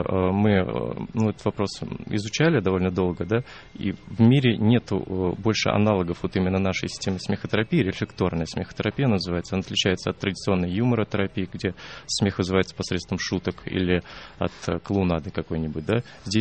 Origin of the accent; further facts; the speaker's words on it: Moscow, Russia; Мы из Москвы, да, учимся в Риге регулярно.